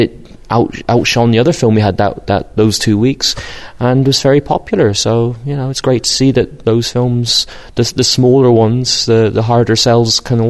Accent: Ireland; accent: Brit-Irish; also born or lived in United Kingdom; My father's from the West Country of the UK, Cornwall, and my mother was Irish. So I spent the first 10 years of my life in the UK, and since then I've just pretty much lived in Ireland

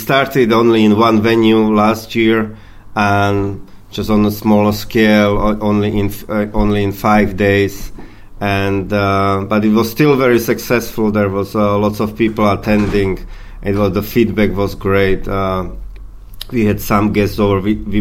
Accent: Slovakia; English is a second language; now in Ireland; And of course, since I'm from Slovakia, I wanted to show the people here in Ireland some of our movies.

